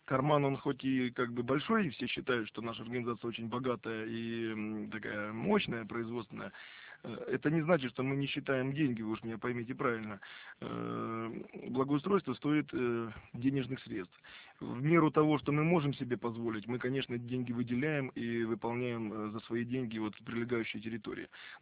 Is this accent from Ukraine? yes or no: yes; Velyki Sorochyntsi, Poltava Oblast, Ukraine; born there; Родился в Полтавской области на Украине. Я по соседству в Великих Сорочницах родился, по соседству с великим нашим российским писателем Николаем Васильевичем Гоголем.